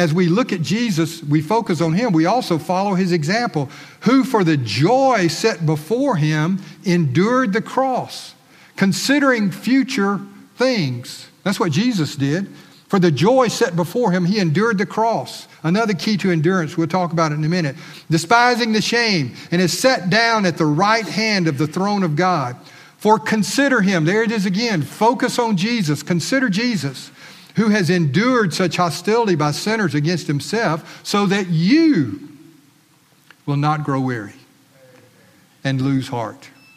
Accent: Evergreen, Alabama, United States; I remember growing up in Evergreen, and Evergreen was a small town, South Alabama

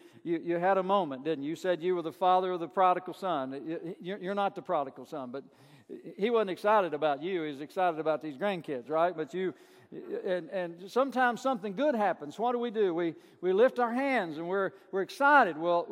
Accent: Burnside, Kentucky, United States; I grew up in First Baptist Burnside, Kentucky. Was baptized there in April of 1963. 1969, my family and I joined Beacon Hill Baptist Church in Somerset

